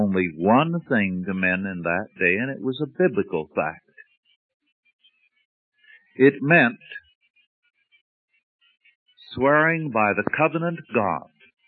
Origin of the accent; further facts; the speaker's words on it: Virginia City, Nevada, United States; born there; I was born there in Virginia City. My father built the house, and he worked as a foreman in the mines.